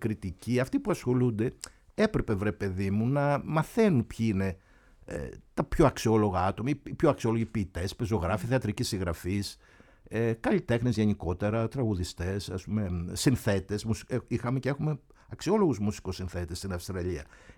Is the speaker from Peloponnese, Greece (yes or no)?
yes; Peloponnese, Greece; στη Λακωνία, που είναι η ιδιαίτερη πατρίδα μου, ή ξέρω εγώ στην, γενικότερα στην Πελοπόννησο